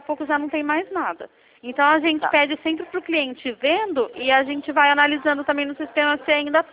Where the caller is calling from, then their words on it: Campinas, São Paulo, Brazil; eu falo aqui de Campinas, São Paulo.